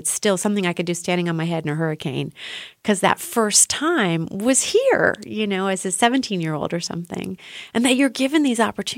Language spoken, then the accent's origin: English; United States; now in Germany; I feel living this life as an American in Germany, not just Europe, but specifically in Germany, as an artist, as a musician, as a singer